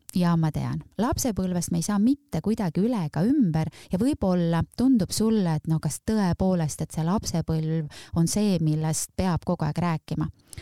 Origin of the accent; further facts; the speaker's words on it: Tartu, Tartu County, Estonia; also born or lived in Viljandi; ma olen pärit Tartust, elan seal ja olen siis mõned aastad elanud ka Viljandis ja armastan ikkagi seda, et koju on alati hea tagasi tulla, nii et jätkan oma rännakuid oma kodulinnas Tartus.